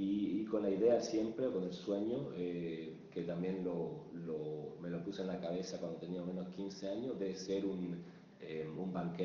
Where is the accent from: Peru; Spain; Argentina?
Argentina; Posadas, Misiones; moved away; also born or lived in United States / Chile; fue la primera vez que salí de Posadas y terminé estudiando en Estados Unidos, tratando de conocer un poco, experimentar cosas nuevas.